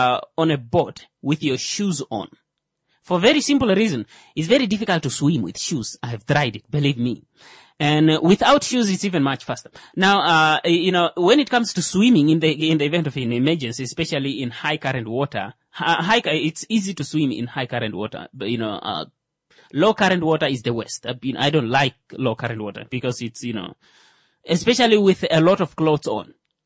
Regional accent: Kavango, Namibia; At like this time of the year, I'm from Kavango.

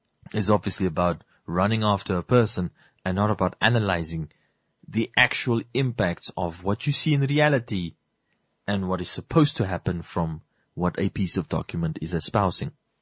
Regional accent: Namibia; because I as a Namibian, I'm not a South African.

